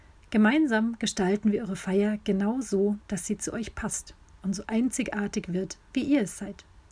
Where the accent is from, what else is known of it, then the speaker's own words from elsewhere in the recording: Munich, Bavaria, Germany; 1982 geboren. Mit meinem Mann und unseren drei Kindern lebe ich in meiner Heimatstadt München.